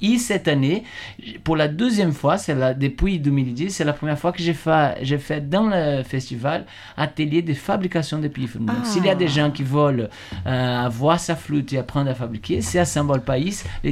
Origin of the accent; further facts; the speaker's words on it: Brazil; je connais un peu la musique d'où je viens, du Brésil.